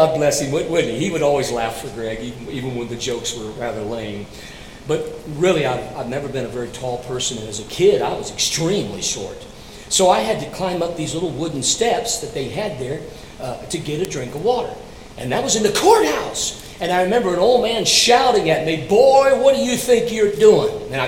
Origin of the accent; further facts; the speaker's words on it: Bowling Green, Kentucky, United States; I grew up all around Bowling Green, Kentucky.